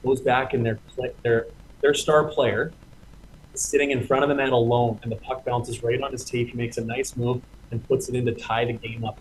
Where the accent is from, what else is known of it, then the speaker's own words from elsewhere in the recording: Portage la Prairie, Manitoba, Canada; I grew up in Portage and played actually for my Portage Terriers junior A team there my 18-year-old year. I played at home my whole life, basically, up until I came to Youngstown.